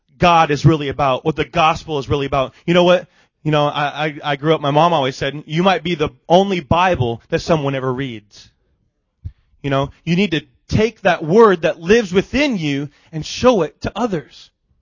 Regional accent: Iowa, United States; we're originally from Iowa, and family and friends and churches that support us from Iowa.

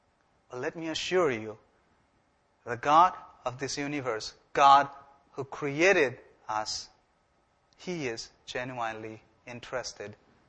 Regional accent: India; because I'm international. I come from India.

